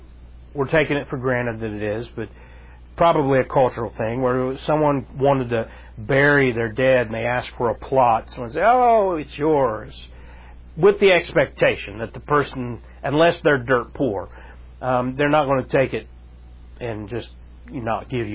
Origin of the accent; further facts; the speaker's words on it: Ohio, United States; also born or lived in Columbus; But I came up from Southern Ohio, moved up to Columbus one day